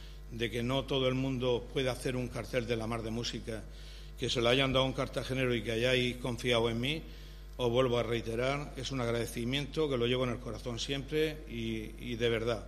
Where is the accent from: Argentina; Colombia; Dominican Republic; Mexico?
Dominican Republic; si alguna vez en mi tierra y en mi ciudad, República Dominicana es el país invitado